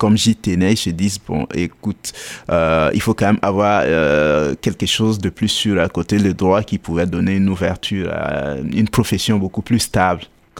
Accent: Burkina Faso; je dirais que je suis d'origine du Burkinabé et j'ai fait mes études au Burkina.

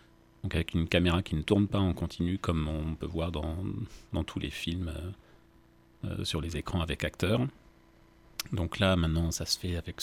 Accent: Châteauroux, Centre-Val de Loire, France; born there; je suis responsable de Cyclic Animation à Vendôme. Je suis originaire de la région, je suis né à Châteauroux, j'ai fait mes études à Orléans, aux Beaux-Arts.

